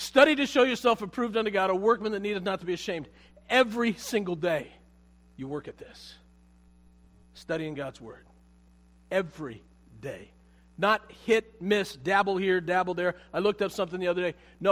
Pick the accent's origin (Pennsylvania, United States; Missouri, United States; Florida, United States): Pennsylvania, United States; moved away as an adult; We grew up in Pennsylvania. My family was from Pennsylvania, the western part. We have mountains and hills, and we had snow also.